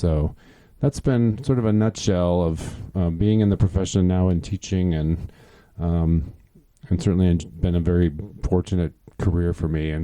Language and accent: English; Michigan, United States; born or raised there; also born or lived in Minneapolis, Minnesota